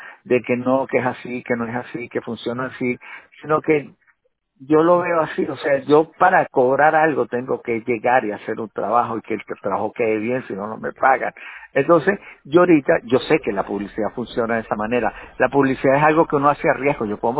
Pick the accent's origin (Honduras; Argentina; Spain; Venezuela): Venezuela; moved away; also born or lived in Colombia; yo vengo de Venezuela, luego llegué a Colombia, luego llego aquí